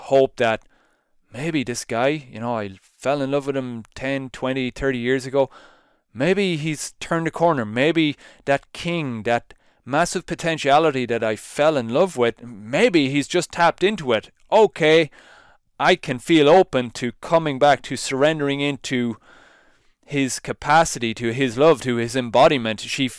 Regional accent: Ireland; I'm an Irish dude. I think in Europe it's Celsius.

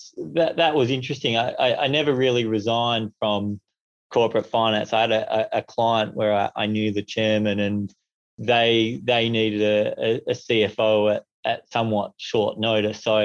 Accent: Perth, Western Australia, Australia; also born or lived in Oregon, United States; Spent a little bit of time growing up in the States, in Oregon, where my dad did some studies at OU, but mainly here in Perth, Western Australia, where I did my schooling and went to the University of Western Australia.

